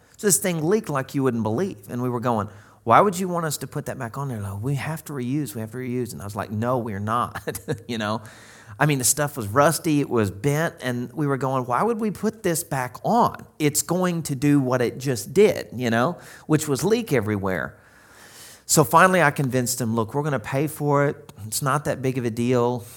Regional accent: the South, United States; And I know I'm from the South, so I'd felt a few of those days before.

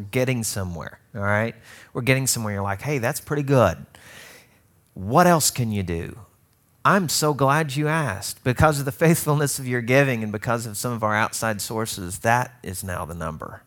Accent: Cleveland, Ohio, United States; I think Drew Carey would be nice to me since we're from Cleveland.

